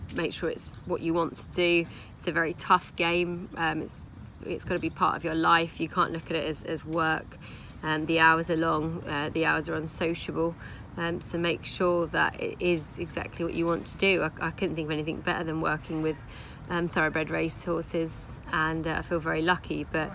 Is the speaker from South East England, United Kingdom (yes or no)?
yes; Brighton, South East England, United Kingdom; Growing up in Brighton, on the inside of the racetrack, there's actually a main road, so you normally do whatever you can to catch a loose horse.